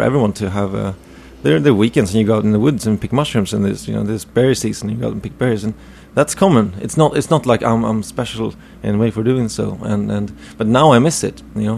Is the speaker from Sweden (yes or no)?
yes; Stockholm, Stockholm County, Sweden; I'm from Stockholm, but the suburbs just north of Stockholm. And there are plenty of fields, and it still looks like a farmland almost where I live.